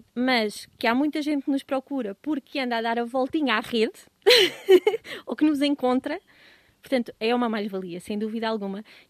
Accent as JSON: {"language": "Portuguese", "region": "Santarém", "country": "Portugal", "lives_now": "Lousã, Portugal", "said": "Neste momento vivo na Lousã. Portanto, não sou lousanense, nem sou da zona centro, sou ribatejana"}